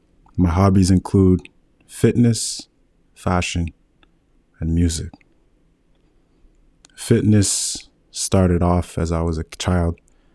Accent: Ottawa, Ontario, Canada; I am an Afro-Indigenous male residing out of Ottawa, Canada, born and raised in Ottawa.

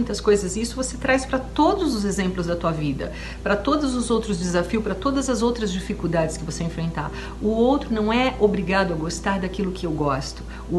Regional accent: Brazil; moved away; e eu, que venho do Brasil, tenho vínculos no Brasil, né?

